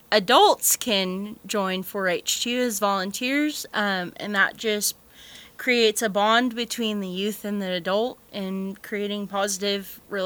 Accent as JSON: {"language": "English", "region": "California", "country": "United States", "lives_now": "Texas, United States", "said": "Being as I am from California, I had never really participated."}